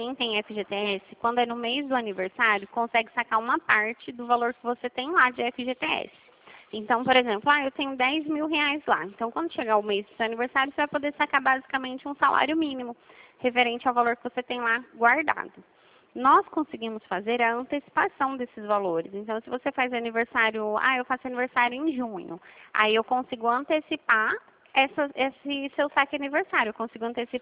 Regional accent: Dracena, São Paulo, Brazil; Eu sou daqui de Dracena.

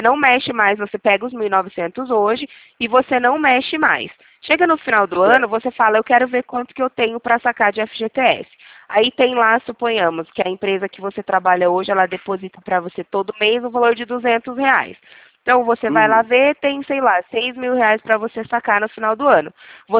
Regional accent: Limeira, São Paulo, Brazil; Não, nós somos de Limeira, dentro do estado de São Paulo.

